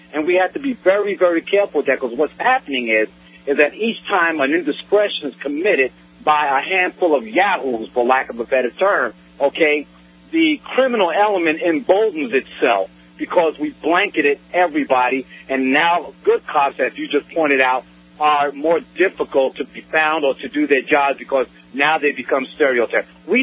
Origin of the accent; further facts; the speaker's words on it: Brooklyn, New York, United States; I'm from Brooklyn, New York.